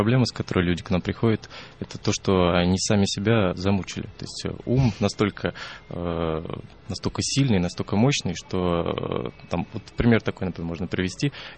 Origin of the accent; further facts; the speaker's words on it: Moscow, Russia; Мы из Москвы, да, учимся в Риге регулярно.